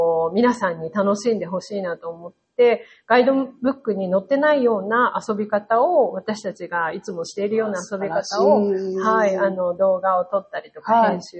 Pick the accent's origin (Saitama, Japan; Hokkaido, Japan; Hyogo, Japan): Saitama, Japan; moved away as an adult; now in Okinoerabu, Japan; はい、私は、出身は埼玉県です。